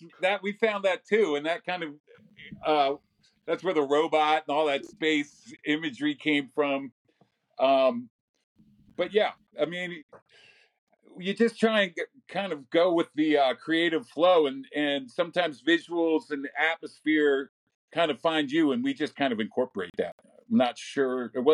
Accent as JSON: {"language": "English", "town": "Princeton", "region": "New Jersey", "country": "United States", "tie": "born or raised there", "said": "And I grew up in Princeton, New Jersey. There was a great like import record store"}